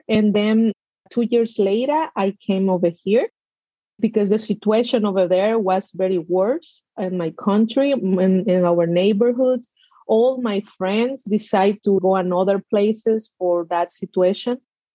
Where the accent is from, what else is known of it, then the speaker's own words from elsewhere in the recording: El Salvador; English is a second language; now in United States; Yes, I came to the country in 2007. I am from El Salvador. It's one of the smallest countries in Central America. I'm very proud where I am from.